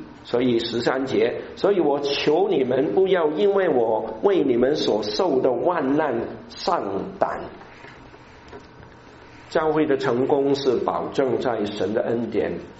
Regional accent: China; accent: Cantonese; 好像我是一个讲粤语的

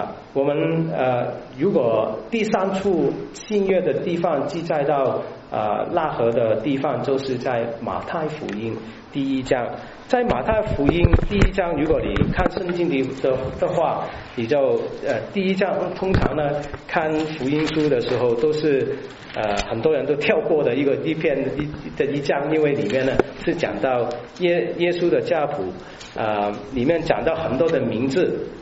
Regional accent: China

